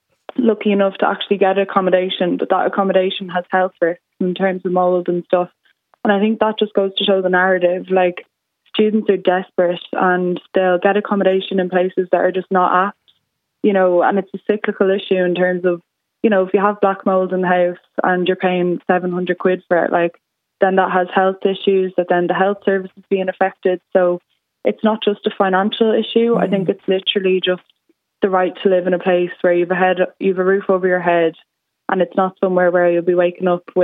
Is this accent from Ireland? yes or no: yes; Ireland; we're students, we're Irish, we've been in accommodation and education our whole lives here.